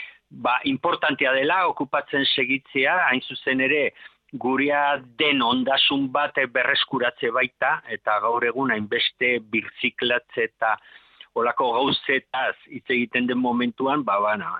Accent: Pamplona, Navarre, Spain; bueno, ni Iruñakoa naiz

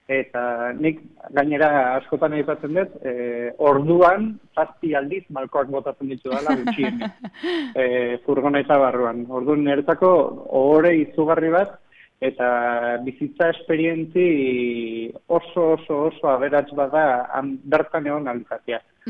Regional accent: Hernani, Basque Country, Spain; ni hernaniarra naiz izaten, eta nire herritik pasatzea

